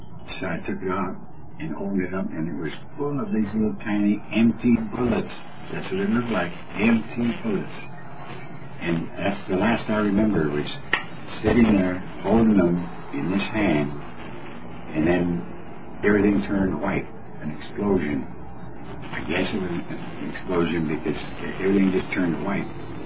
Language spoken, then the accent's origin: English; Colorado, United States; born there; the place I was born in Colorado, up in the mountains, everybody made home brew.